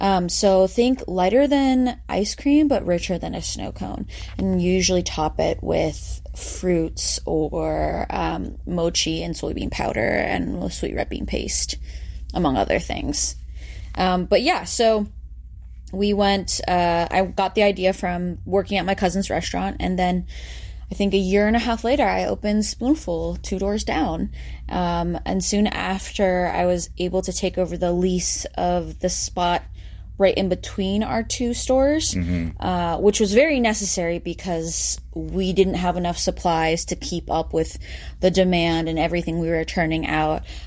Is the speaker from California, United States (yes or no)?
no; St. Louis, Missouri, United States; also born or lived in China; So I was born and raised here in St. Louis. I went to Ladue High School. And after graduating from college, I went to live abroad in China.